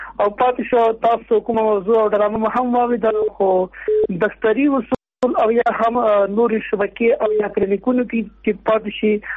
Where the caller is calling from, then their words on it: Paktika, Afghanistan; زه د پکتیکا دی ولایت د سبخیلي د ولسوالۍ نه خبرې کوم.